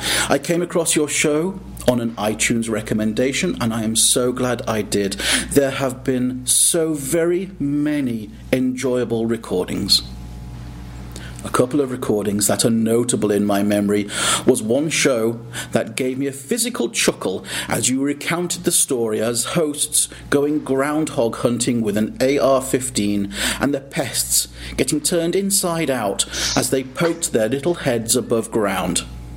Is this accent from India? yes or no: no; United Kingdom; now in United States; my life as a British gentleman in America.